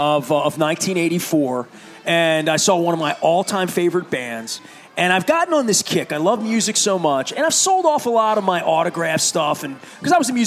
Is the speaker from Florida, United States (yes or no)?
no; Dundalk, Maryland, United States; I'm a kid from Dundalk. It wasn't on the bus line, so I couldn't get there.